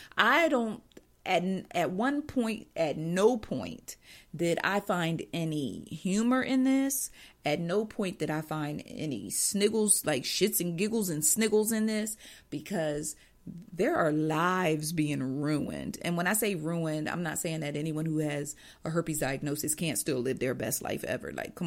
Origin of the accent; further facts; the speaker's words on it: New Jersey, United States; Don't make fun of the way I talk. I'm from Jersey.